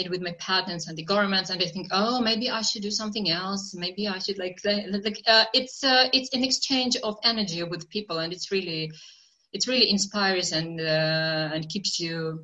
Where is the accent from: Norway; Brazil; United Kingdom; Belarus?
Belarus; English is a second language; moved away as an adult; now in Czech Republic; I'm originally from Belarus, but I decided to move to the Czech Republic to study there. So we moved here with my husband.